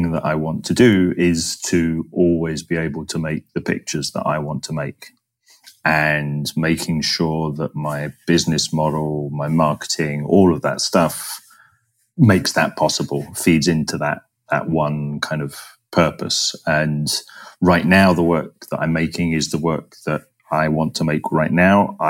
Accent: London, United Kingdom; And, you know, from the perspective of somebody growing up in London, lots of stuff that's sort of strange and interesting and intriguing for sure.

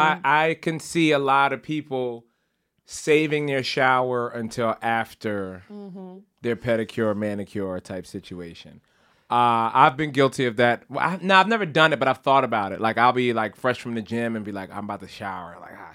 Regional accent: Philadelphia, Pennsylvania, United States; And because I'm from Philly, my natural instinct is to go Temple like the university.

